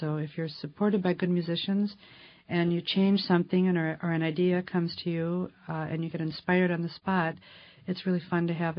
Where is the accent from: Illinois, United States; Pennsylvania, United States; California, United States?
Illinois, United States; Chicago; I grew up in Chicago, Illinois.